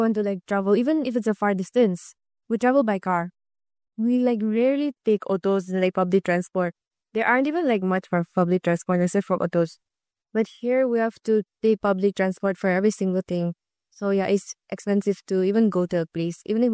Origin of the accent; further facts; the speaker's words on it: Nagaland, India; Hello everyone … from Nagaland.